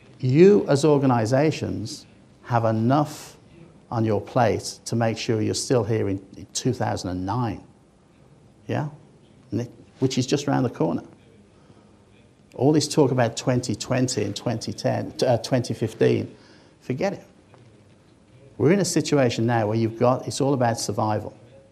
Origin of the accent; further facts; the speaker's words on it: Birmingham, West Midlands, United Kingdom; I was born and raised in Birmingham, England